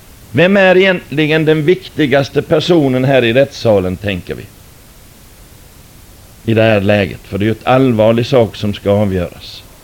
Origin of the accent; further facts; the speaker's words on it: Malmö, Skåne, Sweden; also born or lived in United States; Jag har vuxit upp i Amerika från början, mina första levnadsår, och sedan så småningom så kom jag till Malmö, och där fick jag växa upp i ett kristet hem, i en frireligiös miljö. Och jag tillhörde en frikyrka i Malmö till dess jag var 15 år.